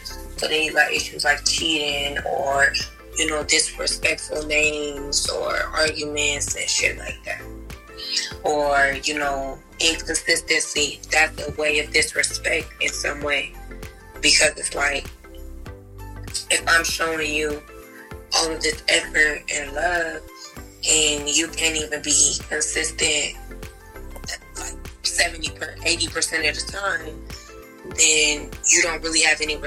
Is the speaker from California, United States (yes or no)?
yes; California, United States; I'm from California. You know what they do. We in the building.